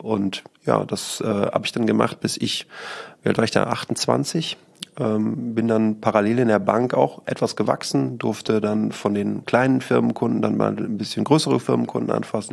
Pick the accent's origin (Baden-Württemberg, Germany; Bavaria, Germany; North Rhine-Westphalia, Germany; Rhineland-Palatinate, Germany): North Rhine-Westphalia, Germany; Rheine; Also aufgewachsen in Rheine, dann das Abi ganz klassisch gemacht.